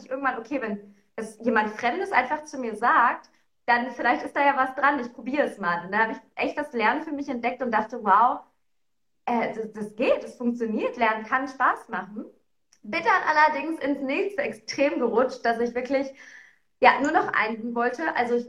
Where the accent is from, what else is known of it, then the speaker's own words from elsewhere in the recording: North Rhine-Westphalia, Germany; Ich komme aus dem Ruhrgebiet